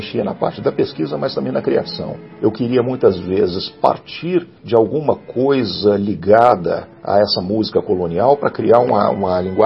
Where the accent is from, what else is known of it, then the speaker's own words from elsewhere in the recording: Brazil; moved away; quando sabiam que eu vinha do Brasil, e eu comecei a sentir muita vergonha de não saber responder.